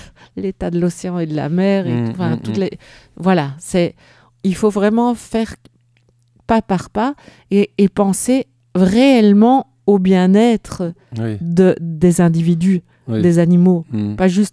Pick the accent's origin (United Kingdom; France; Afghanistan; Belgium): Belgium; je suis belge et c'est notre slogan en Belgique, c'est l'union, la force. Je suis née avec ça.